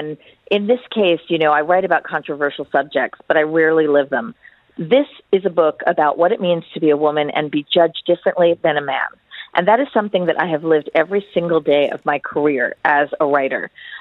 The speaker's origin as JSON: {"language": "English", "country": "United States", "said": "As an American woman"}